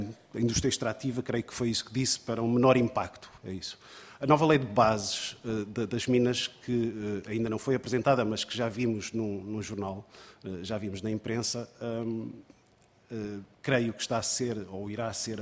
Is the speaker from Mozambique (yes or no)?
no; Beira, Portugal; now in Minho, Portugal; eu não sou minhoto, eu sou beirão, estou no Minho há 5 anos, mas creio que já posso dizer que sou minhoto. Por afinidade, por escolha, melhor, por escolha, sou minhoto por escolha.